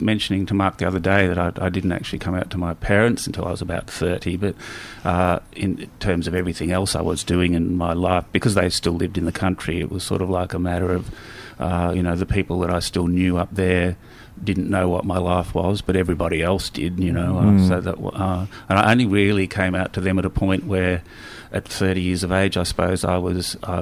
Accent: Wangaratta, Victoria, Australia; Well, I grew up in Wangaratta, as I said, country Victoria, back in the 60s and 70s, so it was a pretty rough place to be.

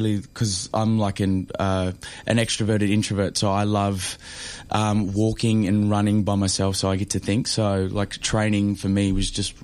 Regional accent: Sydney, New South Wales, Australia; So I'm from Sydney. I grew up in a little suburb called La Perouse, which is an Indigenous community. I'm Indigenous, for those who don't know.

